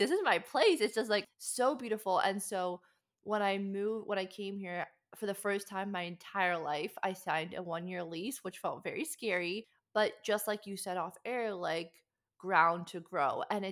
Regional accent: Canada; So yeah, so originally I'm from Canada. And I guess, honestly, growing up in Canada, I just always dreamt and visioned and dreamed of living in sunshine

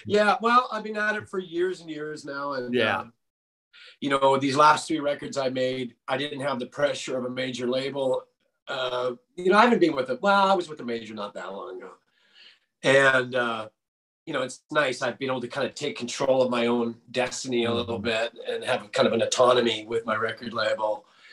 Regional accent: Canada; I'm a Canadian artist and, you know, I'm only recently starting to get back down below the border

